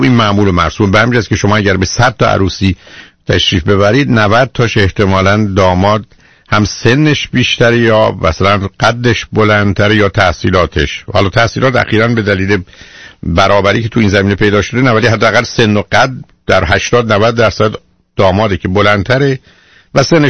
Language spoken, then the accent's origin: Persian; Iran; now in United States; که من ایرانیم مثلا یا امریکایی نیستم